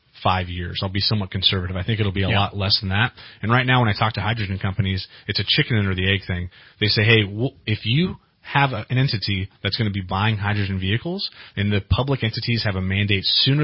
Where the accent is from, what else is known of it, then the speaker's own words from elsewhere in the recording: Weaverville, California, United States; I grew up in Weaverville, and my in-laws live in Round Mountain now. So, like, the 299 corridor. I went to Humboldt. So the whole Highway 299 corridor is, like, my home.